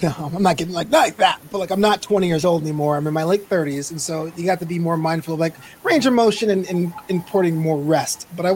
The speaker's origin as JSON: {"language": "English", "town": "New York City", "region": "New York", "country": "United States", "moved": "yes", "lives_now": "Los Angeles, United States", "said": "So I'm from Brooklyn. I live in Los Angeles now, but I'm from Brooklyn."}